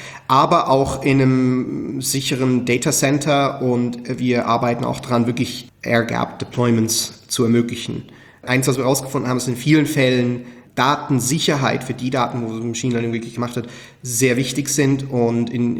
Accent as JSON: {"language": "German", "country": "Switzerland", "said": "als Schweizer"}